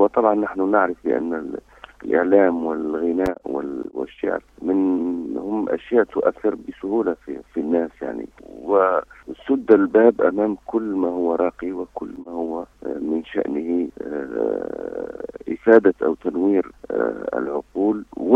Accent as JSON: {"language": "Arabic", "town": "Biskra", "region": "Biskra Province", "country": "Algeria", "tie": "born there", "said": "من مواليد 3 جانفي من سنة 64 بمدينة بسكرة."}